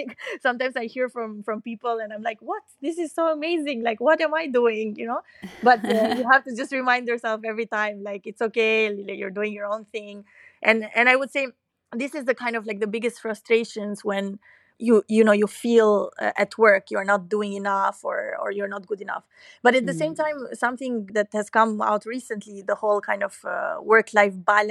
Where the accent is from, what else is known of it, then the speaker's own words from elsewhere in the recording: Albania; English is a second language; now in United Kingdom; when I moved from Albania to the UK, I was so kind of thinking, oh, I don't speak English good enough.